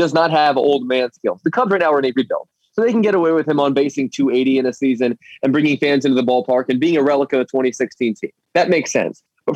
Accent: Philadelphia, Pennsylvania, United States; this shouldn't surprise you given that I come from Philly, but I view booing as a sign of flattery more often than not.

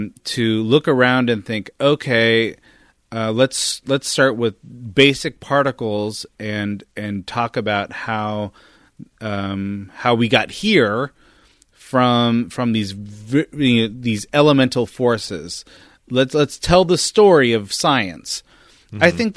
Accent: California, United States; I grew up in Northern California, so I knew a few of these folks that would consider themselves pagans

